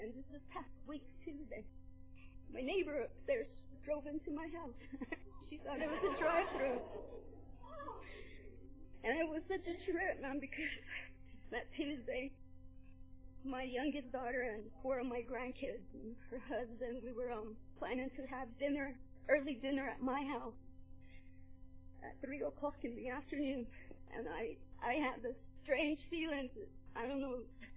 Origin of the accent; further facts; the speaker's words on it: Acoma Pueblo, New Mexico, United States; I'm from Acoma. I'm from Acoma Pueblo.